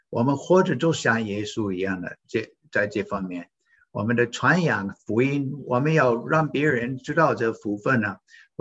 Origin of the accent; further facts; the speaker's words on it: United States; 我本来这个虽然是美国土生土长的，到21岁的时候，还没有信主的那个时候